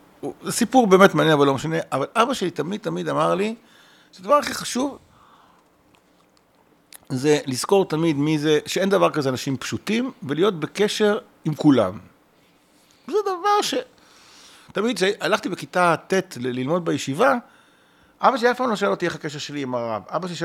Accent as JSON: {"language": "Hebrew", "town": "Bat Yam", "region": "Tel Aviv District", "country": "Israel", "tie": "born or raised there", "said": "אני גדלתי בבת ים."}